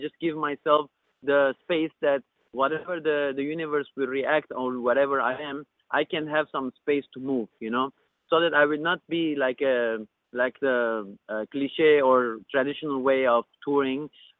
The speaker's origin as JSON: {"language": "English", "country": "Lebanon", "second_language": "English", "said": "So here I come from the Middle East, and as I'm Armenian, I'm Lebanese, and I did all these things even without the budget"}